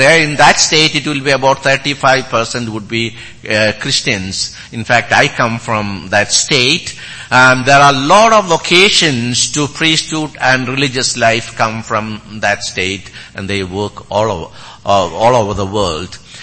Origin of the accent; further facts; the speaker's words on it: India; now in Milwaukee, United States; I am originally from India, now based in Milwaukee.